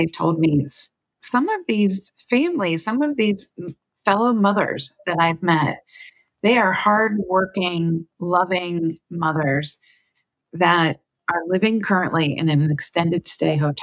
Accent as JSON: {"language": "English", "town": "Washington", "region": "District of Columbia", "country": "United States", "tie": "born or raised there", "lives_now": "Atlanta, United States", "said": "And I grew up in the Washington, D.C. area, not in Atlanta. Here now in Atlanta, we belong to a synagogue"}